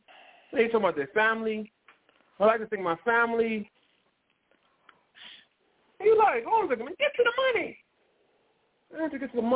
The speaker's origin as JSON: {"language": "English", "town": "Richmond", "region": "California", "country": "United States", "said": "I'm from Richmond, California. You know what? Everybody understands from Richmond, California."}